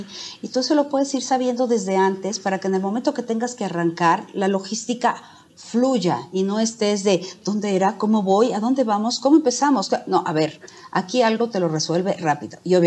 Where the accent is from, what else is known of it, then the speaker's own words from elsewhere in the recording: Mexico; hablaré de terremotos porque los he vivido, tanto desde Microsoft Philanthropies como mexicana, ¿no?